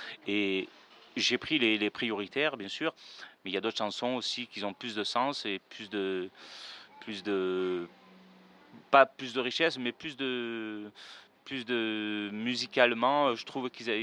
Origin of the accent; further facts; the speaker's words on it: Marseille, Provence-Alpes-Côte d'Azur, France; moved away as an adult; now in Cannes, France; je suis parti de Marseille dans les années 2000. J'ai voulu vivre ici, dans cette vie de Cannes